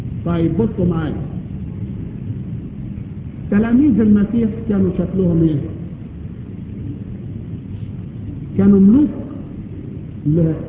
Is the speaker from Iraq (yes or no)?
no; Egypt; ثم خردل الخير، خردل شجرة مش موجودة عندنا في مصر